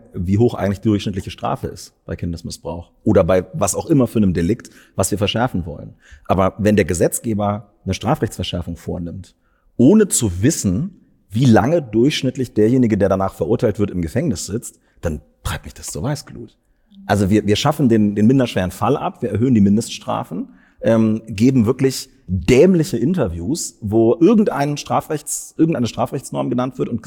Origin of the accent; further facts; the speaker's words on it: Lower Saxony, Germany; Ich komme ja aus Niedersachsen